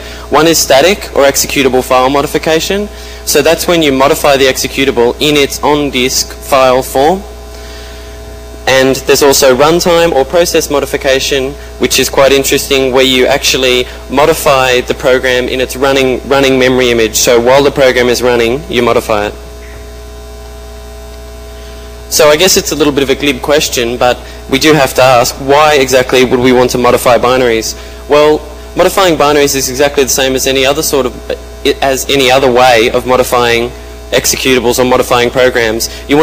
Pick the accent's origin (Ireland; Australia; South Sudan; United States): Australia; Sydney, New South Wales; I'm from Sydney, Australia.